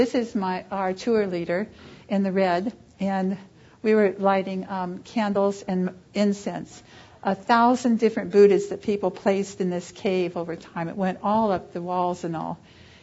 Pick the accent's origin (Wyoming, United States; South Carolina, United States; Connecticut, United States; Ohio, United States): Ohio, United States; I was very patriotic from Ohio and needed to serve my country